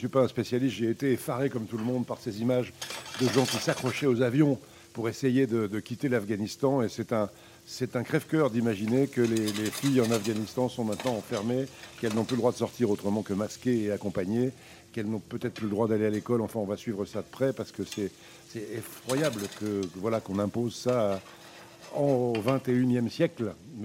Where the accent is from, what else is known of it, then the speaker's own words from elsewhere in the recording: Hauts-de-France, France; mon enfance en Picardie, de mon village, de mon jardin, des moutons qu'élevaient mes parents, des poules, des canards, des pigeons qu'il y avait dans mon jardin.